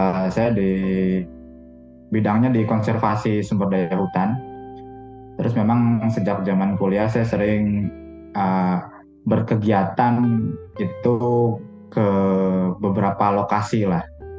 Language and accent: Indonesian; West Java, Indonesia; sebagai orang yang tinggal di Jawa, kebetulan saya orang Jawa Barat gitu kan.